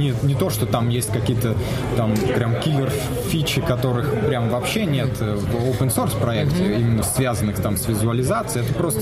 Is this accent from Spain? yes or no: no; Russia; сейчас я единственный разработчик из России.